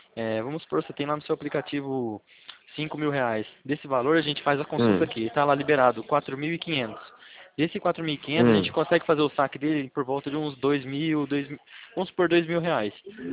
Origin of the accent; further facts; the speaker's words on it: Leme, São Paulo, Brazil; Aí eu falo daqui de São Paulo. Eu sou daqui de Leme.